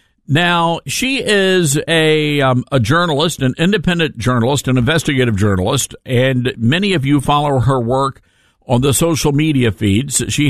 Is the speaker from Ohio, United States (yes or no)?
no; Memphis, Tennessee, United States; A little bit of breaking news coming from my hometown of Memphis, Tennessee.